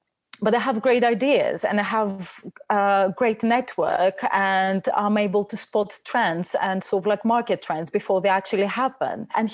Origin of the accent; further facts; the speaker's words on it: Athens, Attica, Greece; moved away; because we are migrants as well, I don't have the luxury of time to doubt myself in a sense of I'm born and bred in Athens.